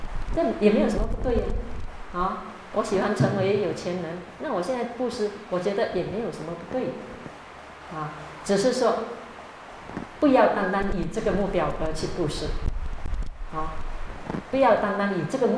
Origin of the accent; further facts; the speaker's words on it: China; 尤其是我们中国人呢、东方人呢，都很愿意做的一件事情